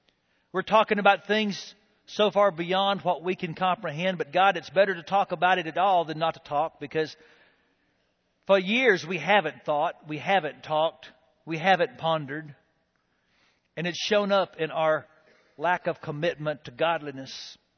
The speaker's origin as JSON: {"language": "English", "country": "United States", "said": "Some people don't love me because of the color of my skin. Some people don't love me because I'm an American. Some people don't love me because I'm a Christian."}